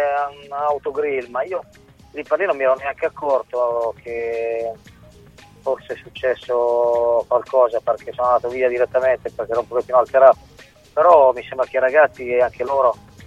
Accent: Fano, Marche, Italy; Fano, perché io sono di Fano, ho iniziato a giocare lì

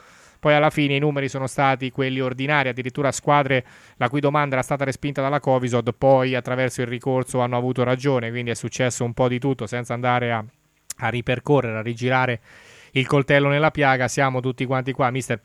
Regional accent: Ancona, Marche, Italy; come anconetano

